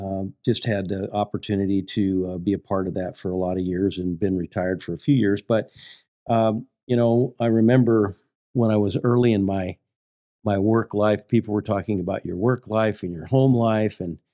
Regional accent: Iowa, United States; also born or lived in Colorado; now in Lincoln, United States; We're both originally from Western Iowa. Spent a few years in Colorado, came to Lincoln back in 93, and we've been at Messiah the whole time.

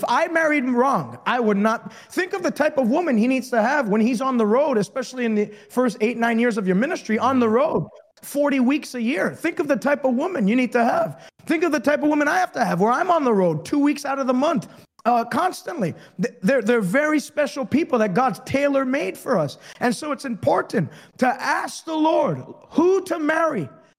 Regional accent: Canada; as a Canadian

